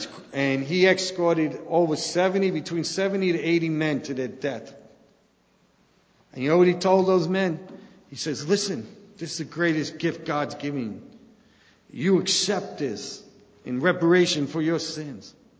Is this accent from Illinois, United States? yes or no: no; New York City, New York, United States; I always tell people, you know, I grew up in New York City